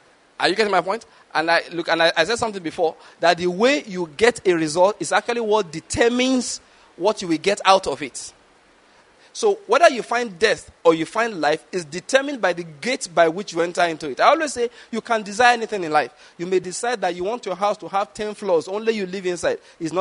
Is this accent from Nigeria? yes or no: yes; Nigeria; Listen, I have noticed as a Nigerian that the problem with Nigerians, apart from corruption, is that they are inherently oppressors.